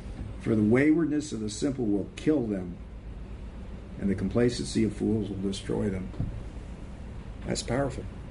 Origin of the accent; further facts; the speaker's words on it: Tacoma, Washington, United States; born there; I was born in Tacoma, Washington, and out in the Pacific area, northwest there.